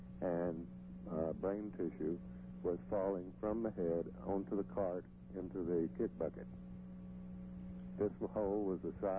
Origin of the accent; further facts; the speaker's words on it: Texas, United States; and I, being a Texan, I wondered whether or not he had sustained another coronary.